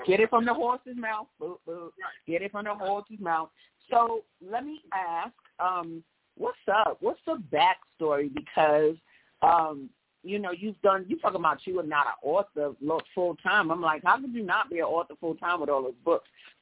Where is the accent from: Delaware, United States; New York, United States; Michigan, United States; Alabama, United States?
New York, United States; because I grew up in Harlem